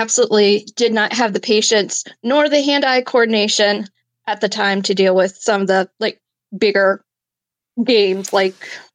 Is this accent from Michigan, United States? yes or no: yes; Michigan, United States; I'm from Michigan. I'm like 45 minutes outside of Grand Rapids.